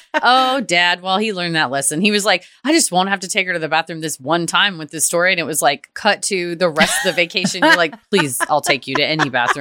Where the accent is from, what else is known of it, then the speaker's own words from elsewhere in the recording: New England, United States; It's worth noting here that I grew up in New England with a very Irish, sarcastic, and dark-humored family, so conditions were ripe for me to be fucked with.